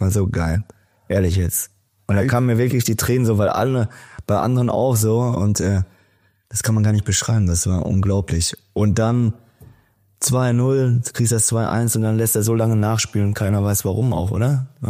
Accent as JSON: {"language": "German", "town": "Dortmund", "region": "North Rhine-Westphalia", "country": "Germany", "said": "wie die sich freuen, dass man da ist, als Dortmunder auch."}